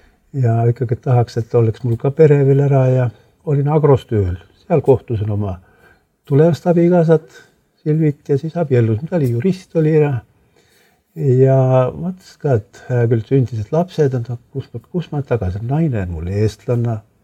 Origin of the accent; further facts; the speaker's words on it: Saare County, Estonia; now in Tallinn, Estonia; ma algul kui üldse ära tulin Saaremaalt. Ma tahtsin, mõtlesin, et aeg küll käin 10 aastat käin ära ja et ma ei saa seda.